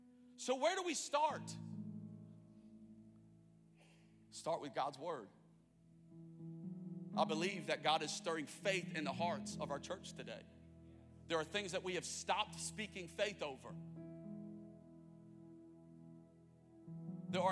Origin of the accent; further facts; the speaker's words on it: Penrith, New South Wales, Australia; now in United States; But I'm Australian. I was born in Penrith. I'm from there.